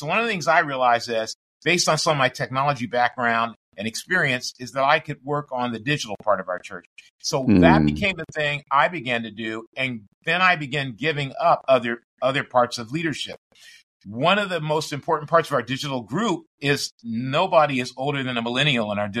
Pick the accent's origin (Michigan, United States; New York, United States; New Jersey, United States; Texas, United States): Michigan, United States; I played sports growing up in Michigan, basketball specifically.